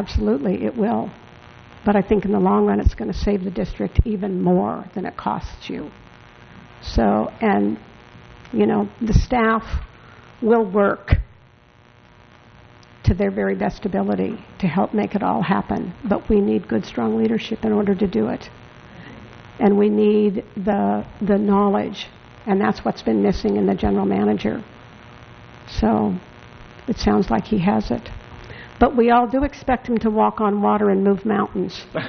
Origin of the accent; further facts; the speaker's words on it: Arroyo Grande, California, United States; now in Morro Bay, United States; But I've grown up on the Central Coast. I was born in Santa Maria. I grew up in Arroyo Grande. I've lived in Morro Bay for the last 45 years.